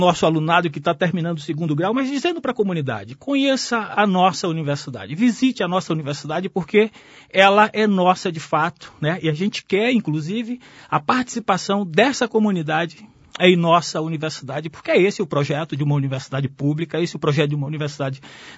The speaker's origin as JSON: {"language": "Portuguese", "region": "Bahia", "country": "Brazil", "said": "Eu sou do sertão da Bahia, onde estudar é muito difícil, sobretudo no passado. E se eu estou no estado do Paraná como professor de uma universidade pública, gratuita"}